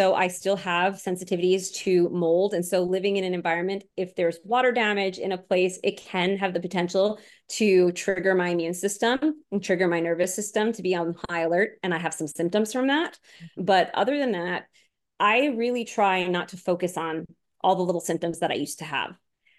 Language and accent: English; Long Island, New York, United States; also born or lived in Florida; so I grew up on Long Island before my family moved to Florida